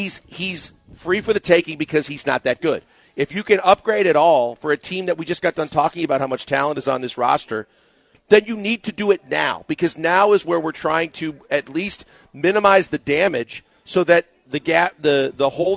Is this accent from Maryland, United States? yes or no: no; Milwaukee, Wisconsin, United States; Now the weird thing is, growing up in Milwaukee, during the week, the green sheet was like the comics.